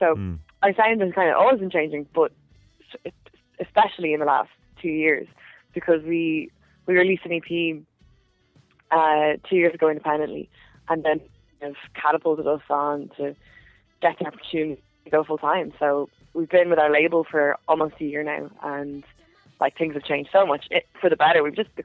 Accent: Bray, County Wicklow, Ireland; we're all from Bray, like it's a pretty small town, and we all lived very near each other

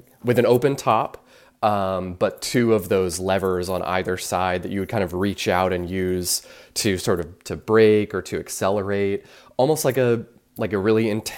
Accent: Florida, United States; For me, growing up in Florida in the mid-2000s at downtown Disney, there was an arcade

